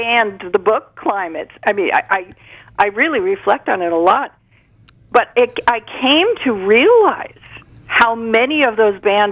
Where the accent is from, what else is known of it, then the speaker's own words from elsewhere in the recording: New Jersey, United States; I'm Irish Catholic. … And I went to a neighborhood, I was born in a neighborhood, where the church was built first. This is in South Jersey.